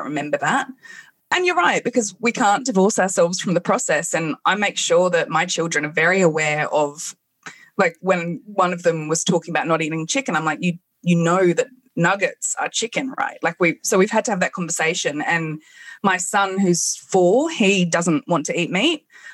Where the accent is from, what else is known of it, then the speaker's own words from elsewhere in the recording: England, United Kingdom; I grew up in England